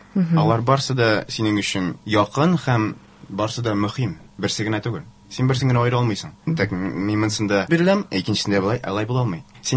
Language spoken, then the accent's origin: Tatar; Bashkortostan, Russia; born there; now in Kazan, Russia; Ояз Гилязев исемендәге Татар дәүләт театрында яш актер. Башкортстанда тудым, кичкенә генә бер шәһәрдә 4 ел исемне, аннары Казанда менә мендә укыдым